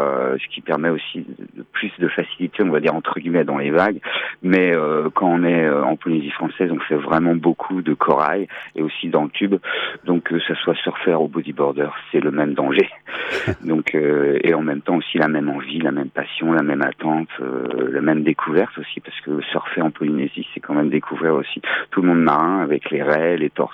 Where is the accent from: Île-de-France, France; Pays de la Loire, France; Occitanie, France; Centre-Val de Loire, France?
Pays de la Loire, France; Nantes; je suis Nantais d'origine et je suis sculpteur autodidacte